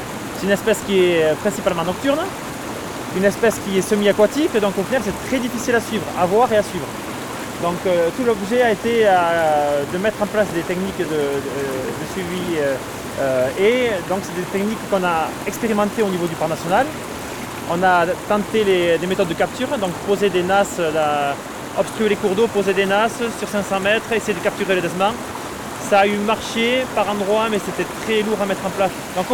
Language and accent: French; Nouvelle-Aquitaine, France; Mais moi, en tant que Pyrénéen, moi, je suis originaire du Pays Basque.